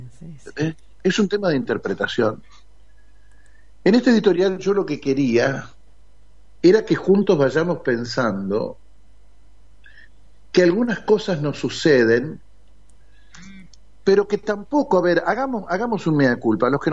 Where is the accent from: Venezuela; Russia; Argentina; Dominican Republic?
Argentina; Bueno, esos somos los comunes de la Argentina, ¿no? Bueno, todas estas personas que somos los comunes de la Argentina